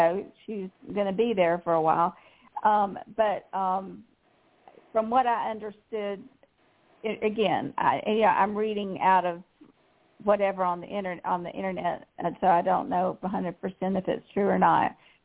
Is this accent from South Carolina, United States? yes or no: yes; South Carolina, United States; And that was filmed in my home state of South Carolina.